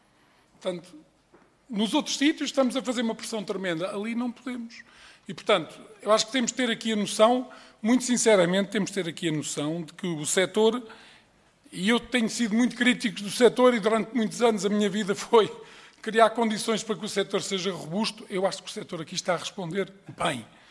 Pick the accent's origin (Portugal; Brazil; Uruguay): Portugal; Leiria; Eu sou do Distrito de Leiria